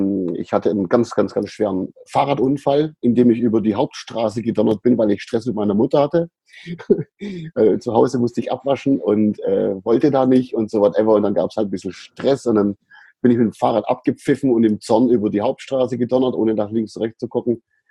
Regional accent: Aidlingen, Baden-Württemberg, Germany; also born or lived in Sindelfingen; dann sind meine Eltern in den Ort gezogen, der sich Eidlingen nennt. Das ist in der Gegend auch. Und dort habe ich meine Kindheit verbracht

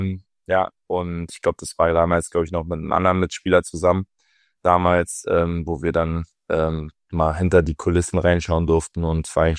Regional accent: Berlin, Germany; born there; also born or lived in Rostock; Ich komme gebürtig aus Berlin, hab aber, glaube ich, 2012 oder 2013 bin ich nach Rostock gewechselt, habe da 4 Jahre für Hansa gespielt und auch im Hansa-Internat gelebt

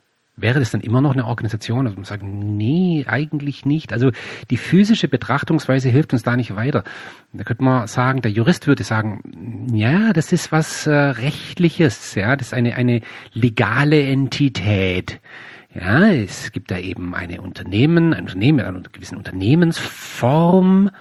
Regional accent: Baden-Württemberg, Germany; ich komme hier aus dem Süden, hier gibt es in der Nähe von meinem Heimatort gibt's das Headquarter von Bosch

